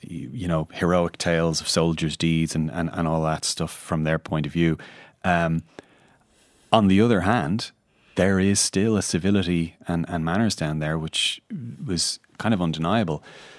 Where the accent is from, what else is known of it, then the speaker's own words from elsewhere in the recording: Ireland; I hammed up the accent a bit. I came all the way from Ireland